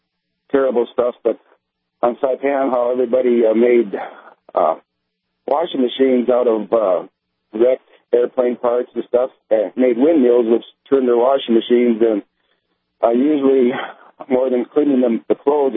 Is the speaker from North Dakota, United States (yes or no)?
yes; Williston, North Dakota, United States; Well, I'm from Williston, but just heading to Grand Forks.